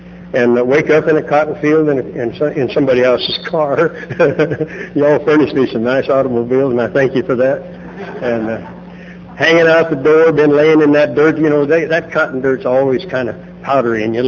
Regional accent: Bakersfield, California, United States; Born and raised in Bakersfield. I like to say that's a good reason to start drinking.

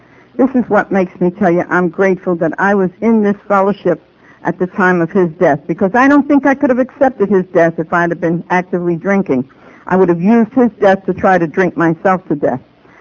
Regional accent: Manhattan, New York, United States; also born or lived in Brooklyn; I'm the oldest of five children. I was born in Brooklyn and raised in Manhattan.

